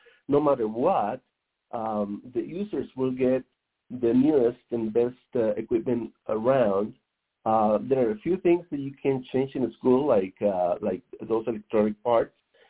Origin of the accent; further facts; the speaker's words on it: Lehi, Utah, United States; Well, I am broadcasting today from my hometown in Lehigh, a small rural city in Utah.